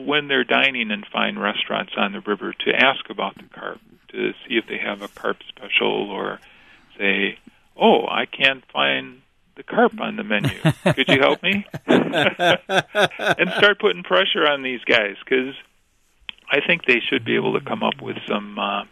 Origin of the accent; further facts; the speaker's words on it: Detroit, Michigan, United States; I know I grew up in the Detroit area, and people had carp for Christmas dinner.